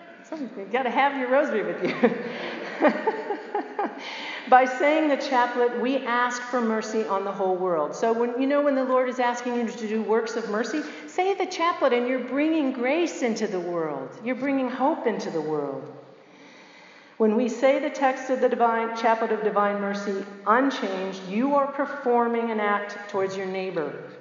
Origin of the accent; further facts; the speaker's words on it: Florida, United States; has anybody been to Florida or from Florida? I'm from Florida.